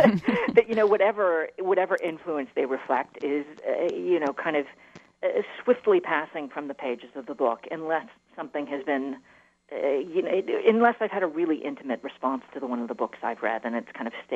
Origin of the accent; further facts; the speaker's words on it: Little Rock, Arkansas, United States; I was raised in Little Rock, and you know, I moved back here after I finished my schooling, imagining that I would probably pick up and live somewhere else.